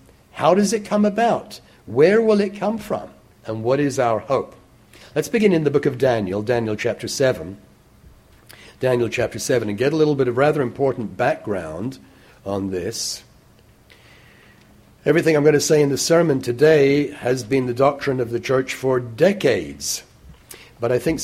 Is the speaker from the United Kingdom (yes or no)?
yes; London, United Kingdom; as I was brought up in London, England.